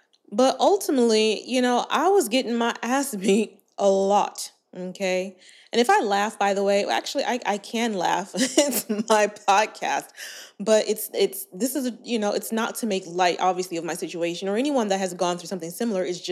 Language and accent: English; Inglewood, California, United States; born and raised in Inglewood, 310, whoop, whoop, okay, California